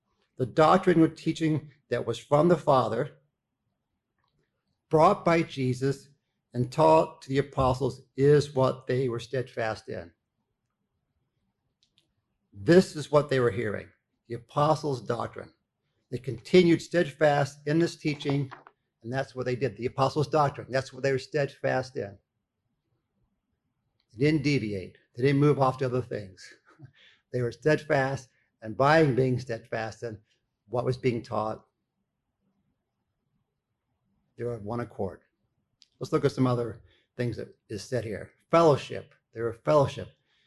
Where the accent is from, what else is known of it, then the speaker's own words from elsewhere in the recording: the South, United States; I grew up in the South